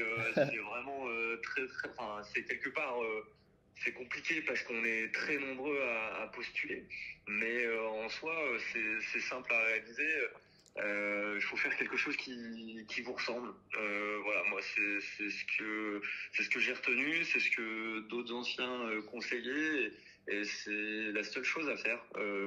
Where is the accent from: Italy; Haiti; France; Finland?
France; Blois, Centre-Val de Loire; Près de Châtellerault et je suis originaire de Blois.